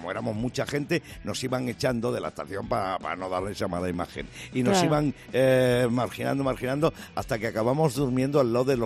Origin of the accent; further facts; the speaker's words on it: Talavera de la Reina, Castilla-La Mancha, Spain; Una vez, cuando era un crío, que me fui de Talavera a Madrid a ver un concierto